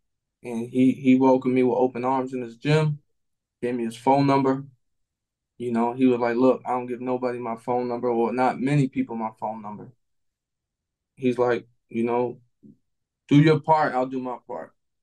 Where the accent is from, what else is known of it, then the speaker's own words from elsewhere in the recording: New England, United States; I'm from New England. I'm a ticket seller.